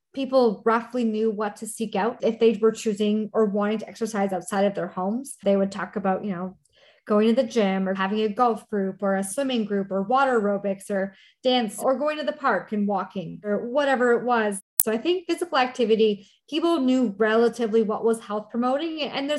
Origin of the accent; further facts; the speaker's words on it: Canada; I'm Canadian, so a Tim Hortons or a McDonald's is relatively wide pathways